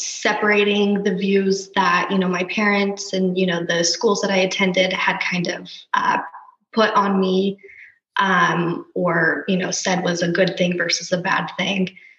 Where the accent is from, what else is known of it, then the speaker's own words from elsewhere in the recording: Utah, United States; born there; So I was born in Utah. I have one younger sister.